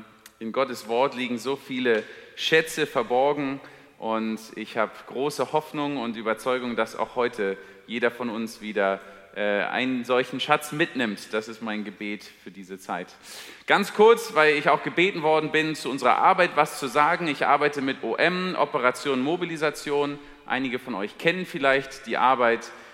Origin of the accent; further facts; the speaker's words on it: Berlin, Germany; Ich komme ursprünglich aus Berlin und bin mit Lilian aus Chile verheiratet.